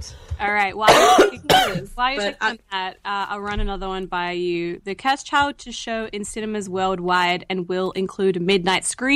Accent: Australia; Like, I'm from Australia, so I am from the future.

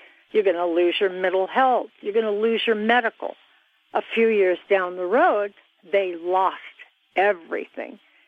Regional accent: Miami, Florida, United States; I grew up in Miami, Florida.

